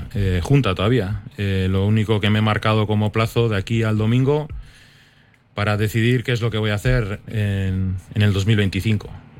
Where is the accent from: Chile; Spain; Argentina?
Spain; Bermeo, Basque Country; Y si será en Bermeo, para mí mejor, porque estoy en mi pueblo con mi gente.